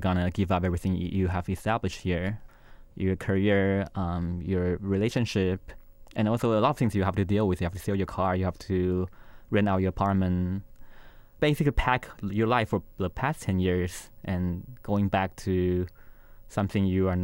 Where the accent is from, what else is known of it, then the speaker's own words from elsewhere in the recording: Taiwan; English is a second language; This idea of coming abroad to study was always in the back of my mind.